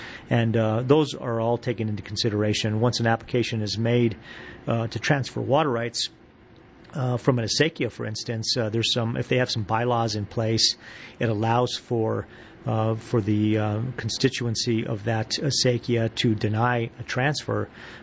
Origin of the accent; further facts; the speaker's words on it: Albuquerque, New Mexico, United States; Well, you know, I'm a native New Mexican. I was born in Albuquerque. I went to school here. I went to college in New Mexico. And, you know, it's my home state.